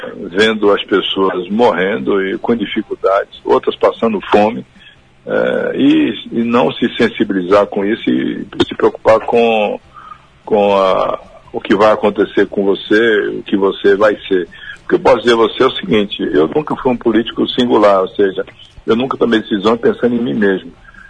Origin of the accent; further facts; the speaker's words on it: Rui Barbosa, Bahia, Brazil; eu sou muito humilde, tenho formação do interior, sou de Rui Barbosa